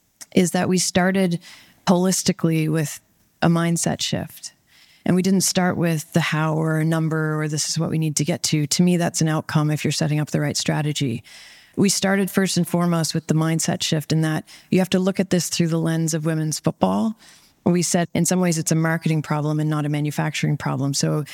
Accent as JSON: {"language": "English", "country": "Canada", "lives_now": "New York, United States", "said": "I'm from Canada. I grew up playing what I called soccer at the time."}